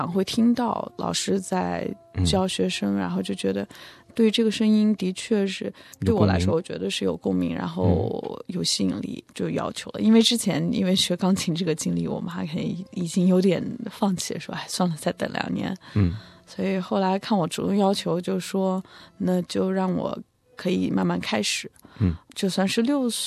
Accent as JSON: {"language": "Chinese", "town": "Lanzhou", "region": "Gansu", "country": "China", "tie": "born there", "said": "在我出生的地方甘肃兰州，"}